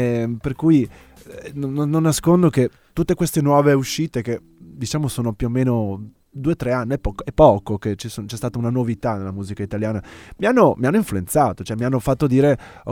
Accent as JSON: {"language": "Italian", "town": "Tolmezzo", "region": "Friuli-Venezia Giulia", "country": "Italy", "tie": "born or raised there", "moved": "as an adult", "said": "Sono proprio di Tolmezzo, nato e cresciuto fino più o meno col liceo, poi alla fine del liceo me ne sono andato all'università, però sono stato qua fino ai 19 anni."}